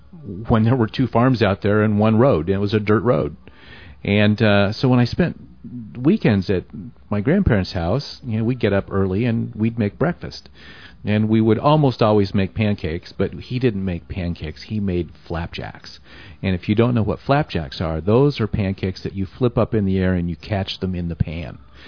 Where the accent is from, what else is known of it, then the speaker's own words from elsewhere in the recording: San Marino, California, United States; So I grew up in San Marino. I grew up in the house that was built to raise my dad in, that he grew up in.